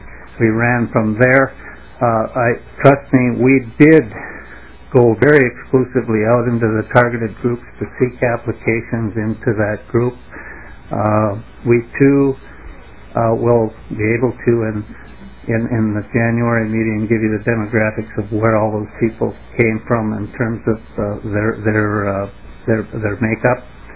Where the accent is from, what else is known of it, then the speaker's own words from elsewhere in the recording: Minnesota, United States; I'm from the Arrowhead region.